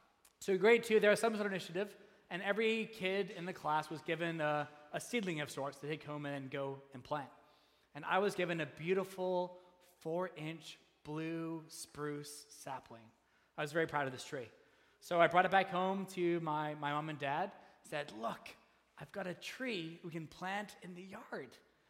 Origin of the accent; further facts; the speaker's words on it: Calgary, Alberta, Canada; My parents are still in that same house that I grew up in back in Calgary